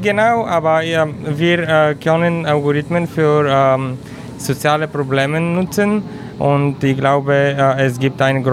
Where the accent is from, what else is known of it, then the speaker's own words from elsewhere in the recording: Bulgaria; German is a second language; now in Berlin, Germany; ich komme aus Bulgarien. Ich arbeite in der TU Berlin für 4 Jahre.